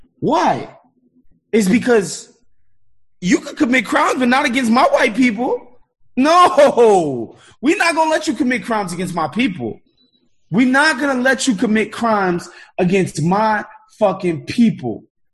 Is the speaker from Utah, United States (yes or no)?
no; New York, United States; also born or lived in Brooklyn / Queens; Obviously my background is that I'm from New York, Brooklyn and Queens specifically. My parents are immigrants. They moved to New York in the 70s from Haiti. That's my background. It's New York. It's Haitian immigrant.